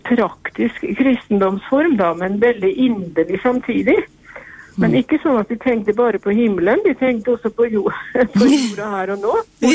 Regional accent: Tune, Østfold, Norway; Fordi selv om jeg kom fra Tune og der Hauge, nærheten av Hauge sin gård

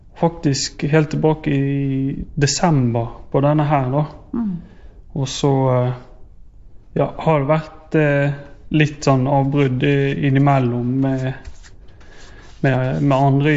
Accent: Bergen, Vestland, Norway; Jeg er vel bergenser da.

